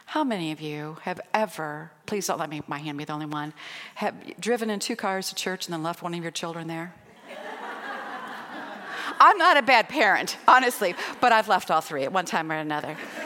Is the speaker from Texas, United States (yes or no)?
no; Missouri, United States; I'm from Missouri, and we have our own version of that. It's called Arkansas.